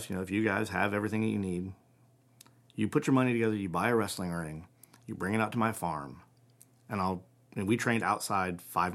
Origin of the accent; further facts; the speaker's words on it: Florida, United States; also born or lived in Shelbyville; I grew up in Central Florida. I was born here in Shelbyville. My parents moved to Florida for a job opportunity.